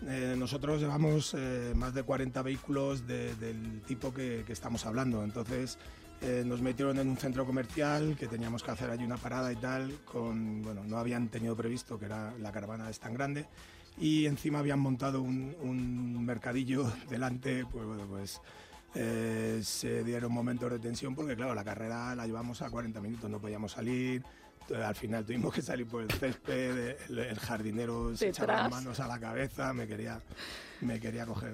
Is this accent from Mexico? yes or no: no; Madrid, Community of Madrid, Spain